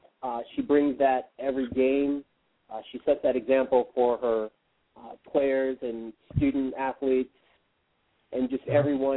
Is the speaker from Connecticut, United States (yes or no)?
no; Virginia, United States; I know the earthquake's epicenter was in my home state of Virginia.